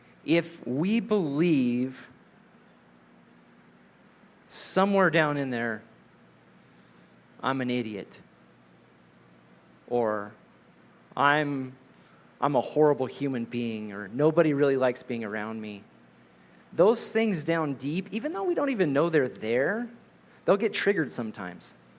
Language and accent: English; United States; I'm restless too, because I'm an American